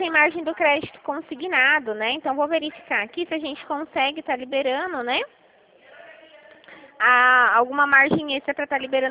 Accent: Dracena, São Paulo, Brazil; Eu sou daqui de Dracena, certinho.

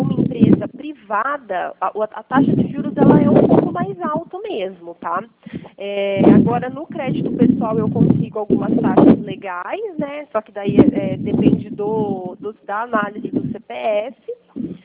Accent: Pirassununga, São Paulo, Brazil; Eu sou da região de Pirassununga

